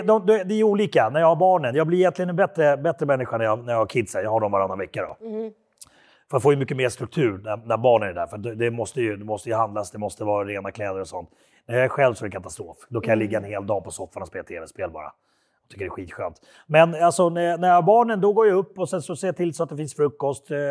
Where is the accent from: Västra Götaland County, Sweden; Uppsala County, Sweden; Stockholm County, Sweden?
Stockholm County, Sweden; Orminge; Min tanke var hela tiden att jag skulle få bort henne från den här miljön i Orminge där vi växte upp.